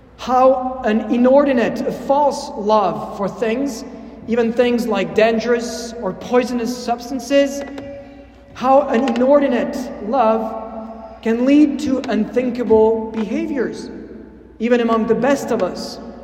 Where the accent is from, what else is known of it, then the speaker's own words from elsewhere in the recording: France; English is a second language; the current debate in France, my home country